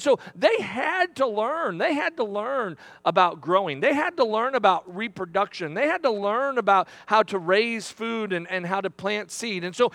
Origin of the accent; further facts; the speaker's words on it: St. Louis, Missouri, United States; In fact, I grew up here in St. Louis.